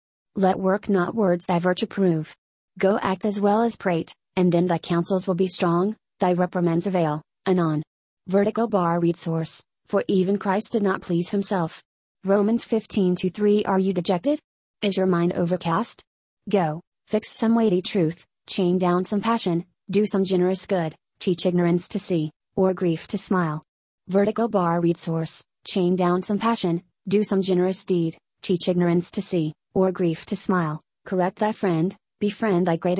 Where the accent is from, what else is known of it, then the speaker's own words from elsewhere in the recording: San Bernardino, California, United States; born there; I was born on September 1, 1965 in San Bernardino, California.